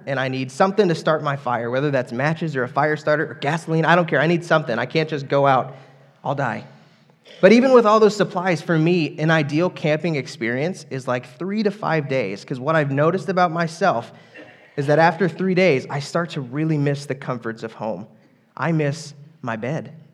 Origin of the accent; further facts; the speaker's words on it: Alaska, United States; You know, growing up in Alaska, I had many opportunities to go camping.